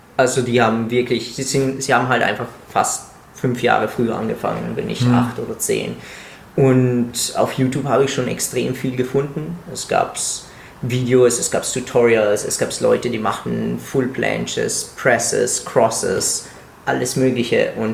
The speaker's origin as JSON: {"language": "German", "country": "Italy", "second_language": "German", "lives_now": "Germany", "said": "eben als Italiener"}